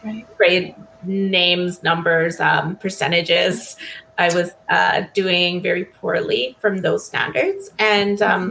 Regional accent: Canada; I grew up here in Canada.

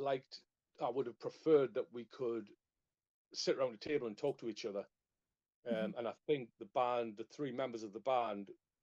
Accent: North East England, United Kingdom; I think that was just from maybe being the Geordie boys

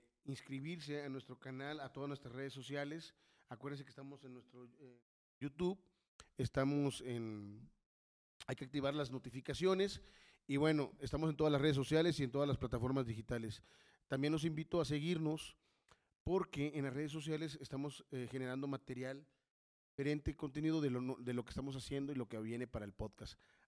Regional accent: Tuxpan, Veracruz, Mexico; Soy de Veracruz, de Tuxpan, Veracruz, okay. Del norte del estado.

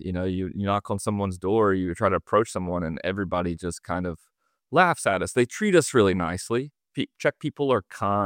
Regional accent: Mississippi, United States; I grew up in Mississippi, a pretty conservative place, you know, gun loving, hunting, fishing

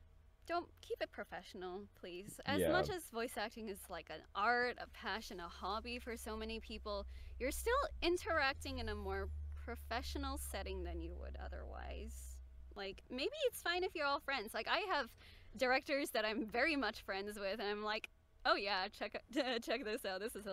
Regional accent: Australia; I'm Australian, so I always wake up late for those.

